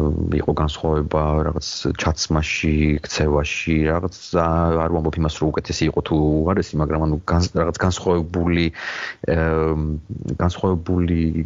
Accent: Tbilisi, Georgia; also born or lived in Sukhumi; ხო მეც გამომივლია ეს ბავშვობა და დევნილობა ბავშვობაში თბილისში და

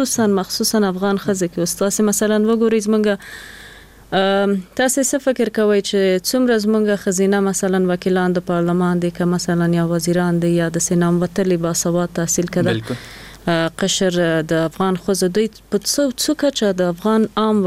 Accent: Jalalabad, Nangarhar, Afghanistan; مونږ خو د جلال آباد یو کلی نه یو لری کلی نه

